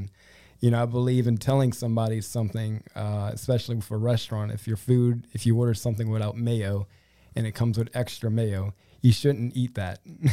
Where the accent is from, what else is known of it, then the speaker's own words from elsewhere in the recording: Morgan City, Louisiana, United States; Yeah, so I'm actually born and raised in Morgan City, Louisiana.